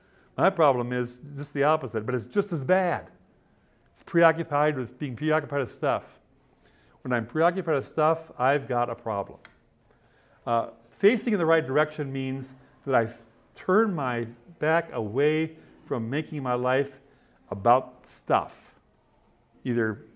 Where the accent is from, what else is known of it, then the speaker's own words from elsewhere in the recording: Midwest, United States; I grew up in the Midwest where material things were not a lot of what we had.